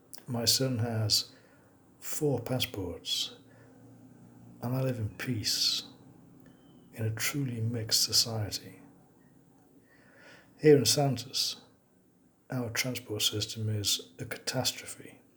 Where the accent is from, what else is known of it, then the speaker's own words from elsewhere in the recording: England, United Kingdom; I am English, educated in a public school, that is, private